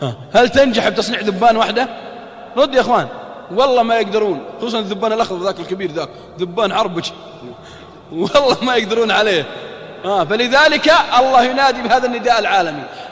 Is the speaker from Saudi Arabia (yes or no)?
yes; Hejaz, Saudi Arabia; ها نسميهم عندنا بالحجاز حونشية